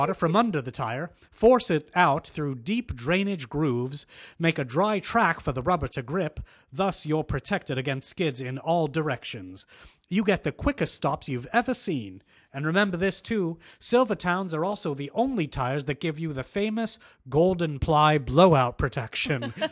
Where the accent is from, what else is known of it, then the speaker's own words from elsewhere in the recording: India; because I'm Indian, guys. I get to play the Doctor.